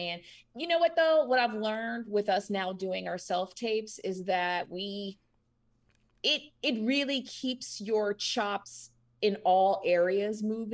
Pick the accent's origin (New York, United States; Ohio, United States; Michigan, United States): Ohio, United States; Cincinnati; I'm originally from Cincy.